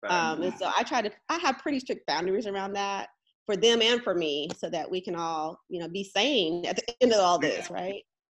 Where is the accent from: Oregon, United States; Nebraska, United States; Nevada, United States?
Nevada, United States; Las Vegas; I'm from Las Vegas, so, you know, entertainment was the name of the game.